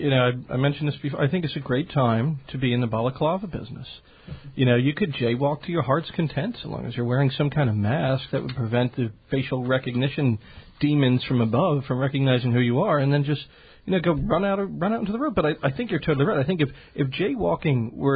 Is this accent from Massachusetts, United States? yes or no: no; New York, United States; I'm from New York, and people looked at me like